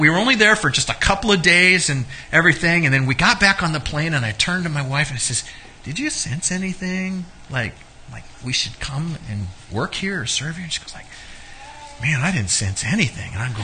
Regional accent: Grants Pass, Oregon, United States; moved away as an adult; now in Germany; I grew up in Grants Pass, so it was my home starting when I was about 12 years old, and that was back in 19...

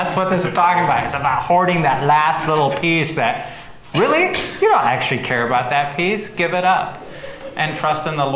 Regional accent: Germany; I grew up in Germany, and it was common to walk by a field and grab an ear of corn, right?

